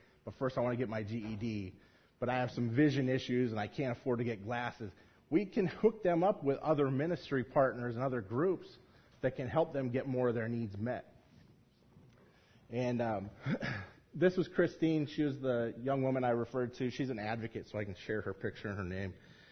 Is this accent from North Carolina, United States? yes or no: no; Los Angeles, California, United States; It's a part of growing up in South Central LA, unfortunately.